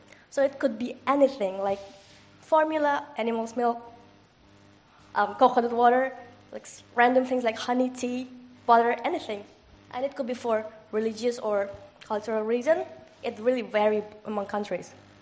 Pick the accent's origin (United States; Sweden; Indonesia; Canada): Indonesia; English is a second language; looking at the trends and determinants of pre-lactal feeding practice in my home country, which is Indonesia.